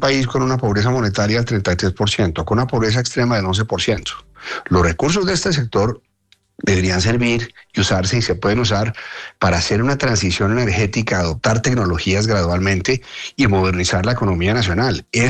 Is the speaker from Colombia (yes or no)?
yes; Colombia; somos todos los colombianos.